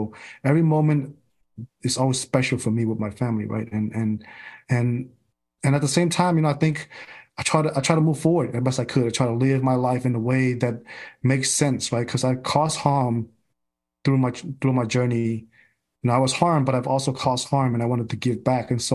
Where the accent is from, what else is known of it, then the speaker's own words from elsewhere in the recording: Stockton, California, United States; I live in Stockton, I grew up in Stockton during a time that there's a lot of racism, a lot of bias.